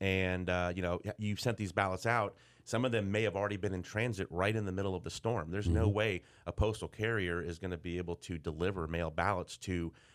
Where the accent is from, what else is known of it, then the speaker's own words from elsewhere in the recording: Tampa, Florida, United States; And I grew up in Tampa. I'm originally from Tampa. Spent lots of time in the Hillsborough, Pinellas area.